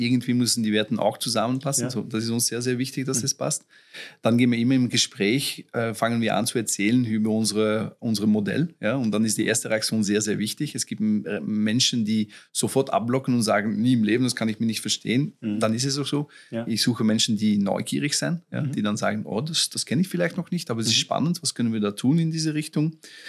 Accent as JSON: {"language": "German", "region": "Flanders", "country": "Belgium", "first_language": "Flemish", "second_language": "German", "said": "es muss auch flämisch sein. Ja, das ist meine Muttersprache und das ist eigentlich viel entspannender zum Lesen als irgendeine andere Sprache."}